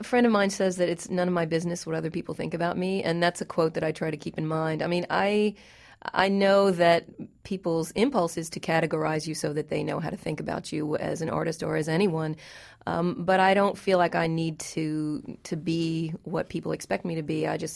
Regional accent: Kentucky, United States; growing up in Kentucky, I did hear a little bit of country music

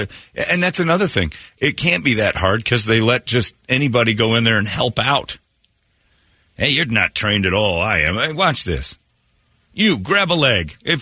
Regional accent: Indiana, United States; This is a story I laughed at, too, because this is from my home state in Indiana.

